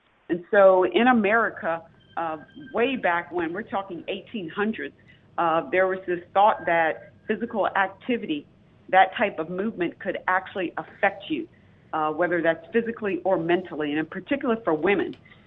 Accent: Pennsylvania, United States; When I think back growing up outside of Philadelphia in a very sports-rich area

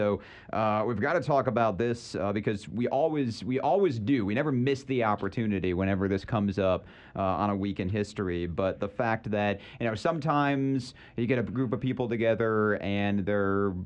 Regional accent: Lansing, Michigan, United States; That we listened to growing up in Lansing when we wanted to listen to Tigers games.

